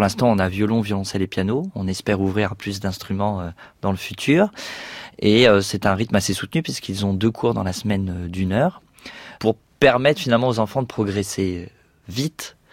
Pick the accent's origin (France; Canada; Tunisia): France; Sartrouville, Île-de-France; je viens de la banlieue parisienne, et je n'avais pas eu un conservatoire municipal à côté de chez moi à Sartrouville